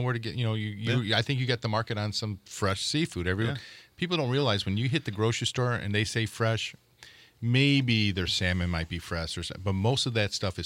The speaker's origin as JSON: {"language": "English", "country": "Greece", "said": "My dad, we're from Greece."}